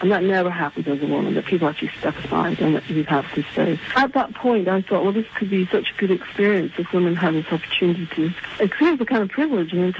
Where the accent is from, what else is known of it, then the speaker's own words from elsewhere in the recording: Aberdeen, Scotland, United Kingdom; moved away as an adult; also born or lived in Canada / England; now in United States; I grew up in Scotland, in Aberdeen. I was actually born in Canada, but my parents are British. I spent my childhood in Scotland, and then I went to art school in England, Dartington College of Arts, and then in 1976 I moved to New York.